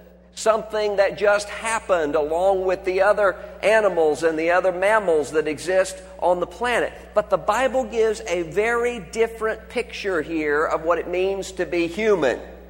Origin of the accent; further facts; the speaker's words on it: Biloxi, Mississippi, United States; my mind all day long is on my family and friends and acquaintances back in my hometown, Biloxi, Mississippi